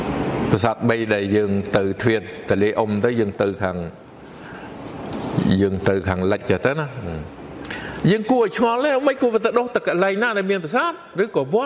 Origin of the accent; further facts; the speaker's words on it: Siem Reap, Cambodia; also born or lived in Phnom Penh; ខ្ញុំអ្នកសៀមរាបហើយខ្ញុំអ្នកអំពេញដែរការអប់រំរបស់ខ្ញុំនោះនៅអំពេញទេ